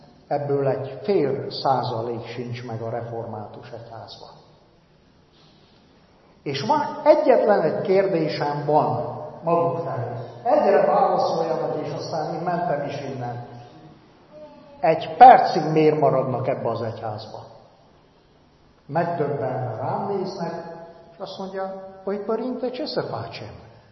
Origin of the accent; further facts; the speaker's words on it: Romania; ne haragudjanak meg, Romániából vagyok